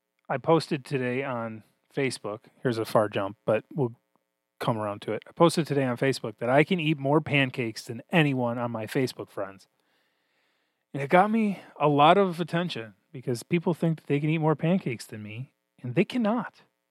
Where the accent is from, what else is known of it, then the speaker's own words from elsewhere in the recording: United States; I grew up in America, Greg.